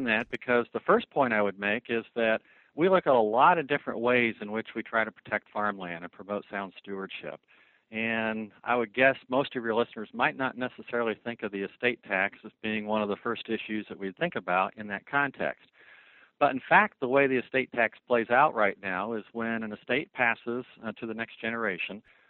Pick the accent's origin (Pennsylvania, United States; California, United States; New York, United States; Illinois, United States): Illinois, United States; As you know, I'm actually from Central Illinois. I'm still very much involved in the family farming operation just outside of Bloomington, Illinois.